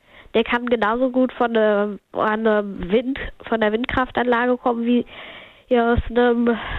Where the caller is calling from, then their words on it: Hanover, Lower Saxony, Germany; Hannover.